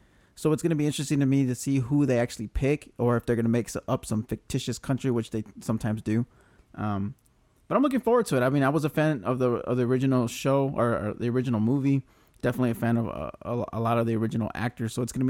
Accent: Midwest, United States; which for those in the Midwest, I grew up in the Midwest

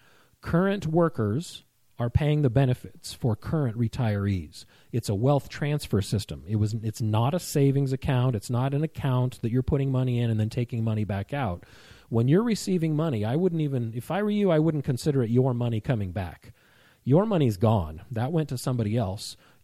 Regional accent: Georgia, United States; While my name isn't George, I'm originally from Georgia.

